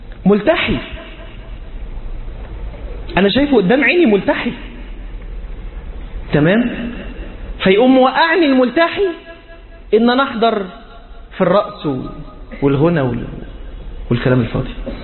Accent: Egypt

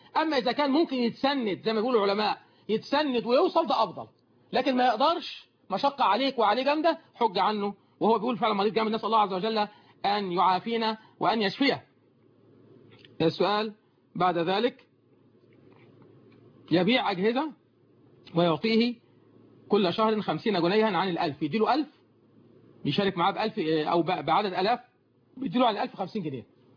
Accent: Suez, Suez Governorate, Egypt; من الاخوه بتوع مجلس الشورى عندنا في السويس

